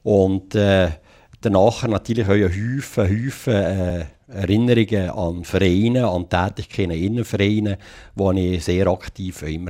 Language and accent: German; Valais, Switzerland; Man ist einfach als Walliser effektiv auf Freiburg gegangen.